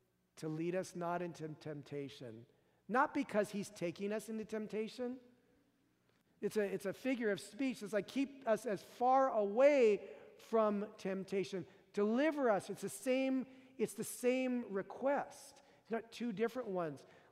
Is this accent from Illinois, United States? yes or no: no; Fresno, California, United States; And I had no idea growing up in Fresno what a riptide was. An undertow. Don't really have too many of those in Fresno.